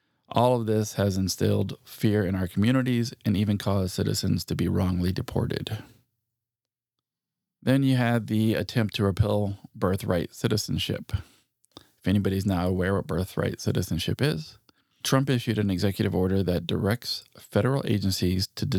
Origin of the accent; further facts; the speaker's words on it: California, United States; Yeah, we're both from Southern California